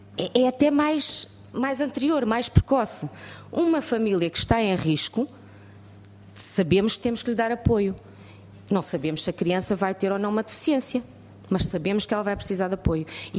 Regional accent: Faro, Portugal; da minha área, que sou do Distrito de Faro, é por convites

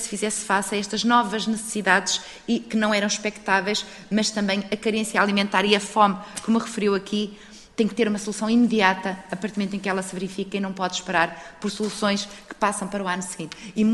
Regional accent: Viana do Castelo, Norte, Portugal; Eu falo da minha região, sou da região de Viana do Castelo

